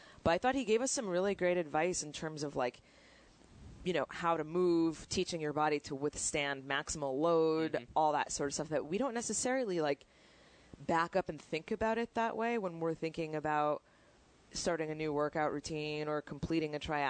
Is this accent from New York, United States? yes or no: yes; Queens, New York, United States; I'm from Queens.